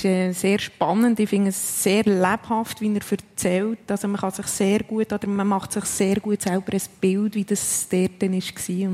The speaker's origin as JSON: {"language": "German", "country": "Switzerland", "said": "Meistens als Schweizer hat man natürlich eine ausländische Mannschaft"}